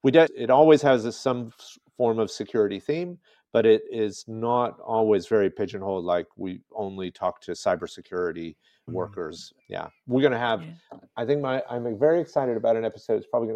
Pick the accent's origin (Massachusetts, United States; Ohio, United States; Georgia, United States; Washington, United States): Georgia, United States; Atlanta; I grew up in Atlanta, Georgia, but rural Georgia, where I spent much of my time, is very different.